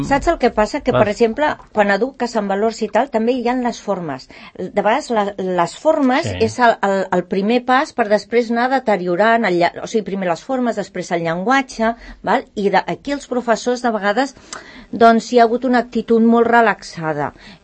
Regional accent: Santa Coloma de Gramenet, Catalonia, Spain; born there; jo vaig néixer a Santa Coloma de Gramenet. Quan jo vaig néixer era un poble relativament, però després va començar a venir una immigració

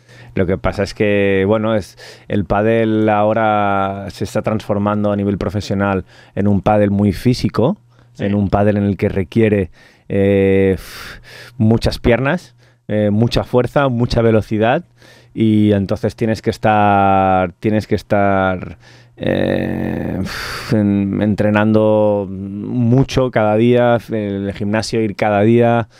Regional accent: Catalonia, Spain; ja saps com som els catalans, sense voler, canvies l'idioma.

